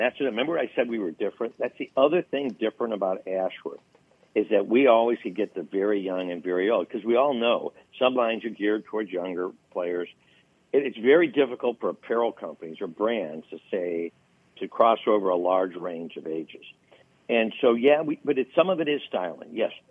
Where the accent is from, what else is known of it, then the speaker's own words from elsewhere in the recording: Ohio, United States; I grew up in Ohio. My brother is in the Ohio Golf Hall of Fame.